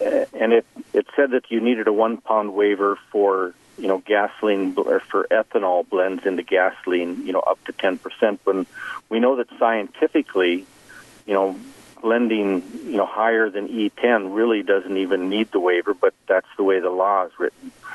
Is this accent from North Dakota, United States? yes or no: yes; Arthur, North Dakota, United States; I'm from Arthur, North Dakota. I am president of the National Corn Growers Association.